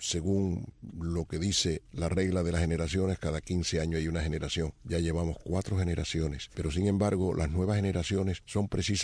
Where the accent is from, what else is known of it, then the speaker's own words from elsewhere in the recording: Cuba; tanto los cubanos de la isla como los cubanos del exilio, unir nuestra fuerza